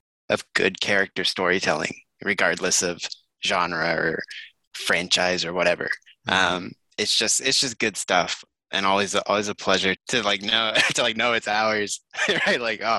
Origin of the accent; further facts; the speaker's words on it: Texas, United States; As a Texan, I want to say yes.